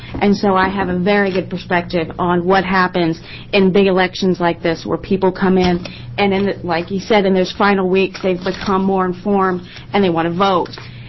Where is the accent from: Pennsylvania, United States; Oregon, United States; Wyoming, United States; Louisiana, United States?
Oregon, United States; Gresham; I'm here from Gresham, Oregon